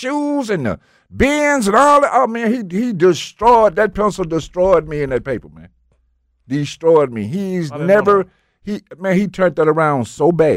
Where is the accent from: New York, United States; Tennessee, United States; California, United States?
Tennessee, United States; Memphis